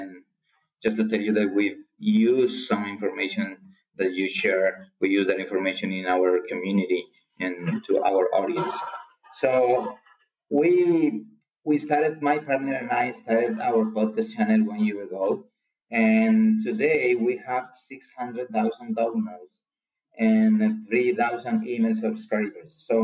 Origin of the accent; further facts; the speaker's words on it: Colombia; English is a second language; I'm from Colombia, South America.